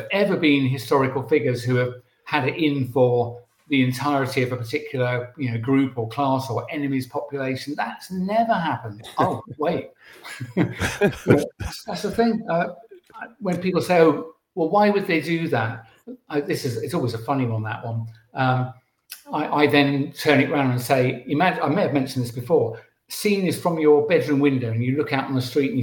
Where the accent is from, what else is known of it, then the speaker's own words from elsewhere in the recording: Birmingham, West Midlands, United Kingdom; born there; I was born in Birmingham, you know.